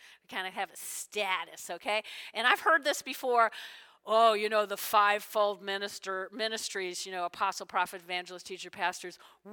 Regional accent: New Jersey, United States; So when I grew up in Jersey, maybe you get old, you just forget it, but it was like living the dream.

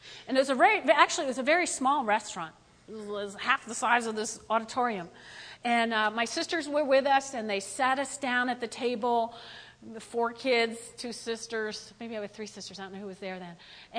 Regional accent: New Jersey, United States; You know, I'm from North Jersey, so we went back home to North Jersey, and we had a service.

